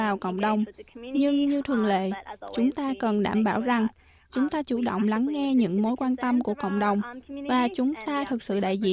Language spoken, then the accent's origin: Vietnamese; Australia; Tôi sinh ra và lớn lên tại Úc với cha mẹ là người Việt Nam.